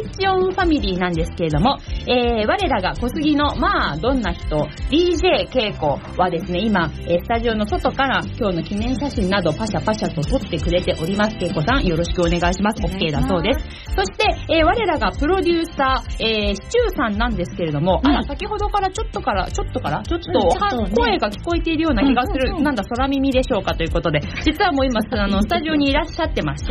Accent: Kawasaki, Kanagawa, Japan; 本日の番組メインパーソナリティは、川崎生まれ川崎育ち、自称夢見ヶ崎動物公園専属アイドル … のリーダー、おしゃべり担当

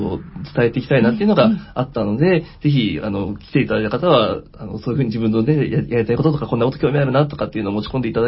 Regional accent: Hokkaido, Japan; やっぱ僕は北海道出身なんですけど

